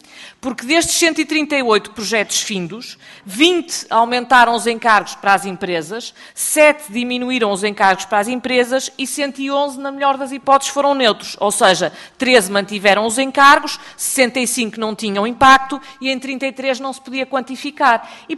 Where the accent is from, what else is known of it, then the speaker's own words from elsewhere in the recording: Porto, Portugal; como eu sou do Porto